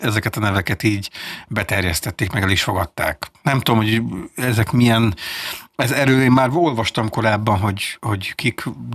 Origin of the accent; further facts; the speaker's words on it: Hungary; Egyébként soha nem értettem, hogyha mi magyarok vagyunk